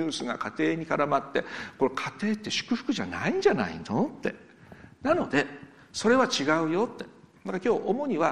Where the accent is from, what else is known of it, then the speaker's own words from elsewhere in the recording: Azumino, Nagano, Japan; そしてその安曇野出身なので